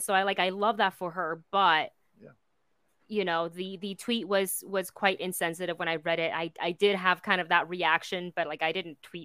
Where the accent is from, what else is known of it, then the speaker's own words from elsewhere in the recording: Taiwan; It's like with being born and raised in Taiwan, and you kind of grow up around the even if you're a girl, be tough.